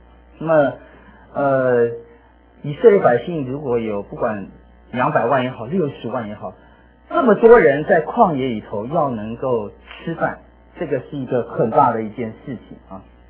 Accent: Taiwan; 当我讲到说我是从台湾来的时候呢

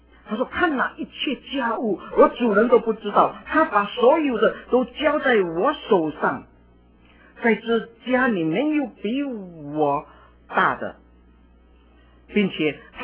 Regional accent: China; 照情照理来讲，以我们中国人来看，这个是最好最好的时候。

